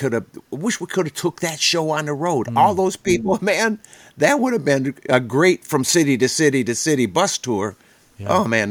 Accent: Michigan, United States; from Michiganders, from my home state, my brothers and sisters, from my stomping grounds, that means the world to me.

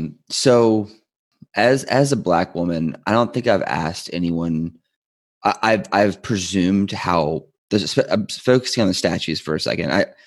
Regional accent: Richmond, Virginia, United States; Because honestly, I grew up in Richmond and, you know, grew up in a community that, you know, I had a lot of insensitivity and ignorance around race.

